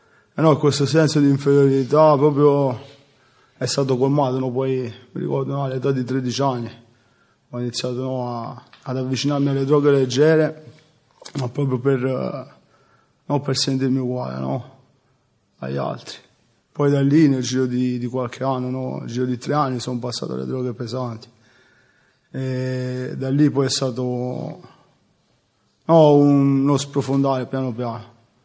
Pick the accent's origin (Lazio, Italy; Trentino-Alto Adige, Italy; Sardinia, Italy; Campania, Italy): Campania, Italy; Salerno; ho 34 anni e sono di Salerno.